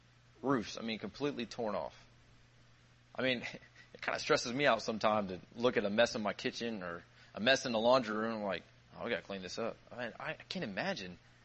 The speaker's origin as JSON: {"language": "English", "town": "Tampa", "region": "Florida", "country": "United States", "tie": "born or raised there", "said": "There's a lady I know back where I grew up in Tampa"}